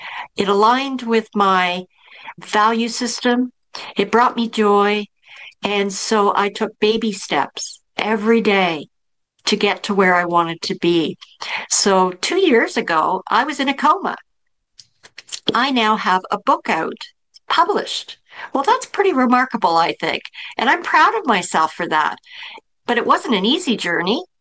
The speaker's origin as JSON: {"language": "English", "country": "Canada", "said": "because I am from Canada."}